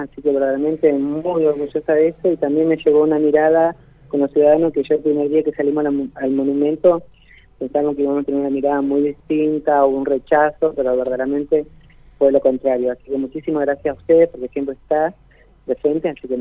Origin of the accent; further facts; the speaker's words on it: Neuquén, Argentina; yo tengo 36 años, soy nacida y criada acá en Neuquén, capital